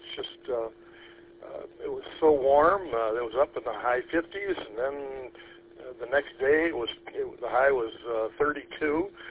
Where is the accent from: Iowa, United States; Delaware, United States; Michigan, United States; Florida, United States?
Michigan, United States; Alpena; now in Beulah, United States; Well, I live in beautiful downtown Beulah, and we have been here almost 40 years. I'm from Alpena originally